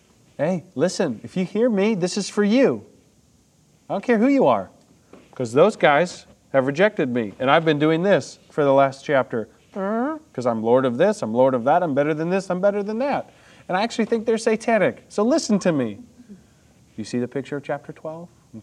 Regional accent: Little Rock, Arkansas, United States; Great. I'm from Little Rock. That's awesome.

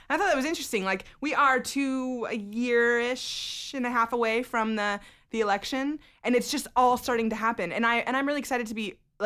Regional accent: United States; I just really enjoy that part of being an American and being a voter.

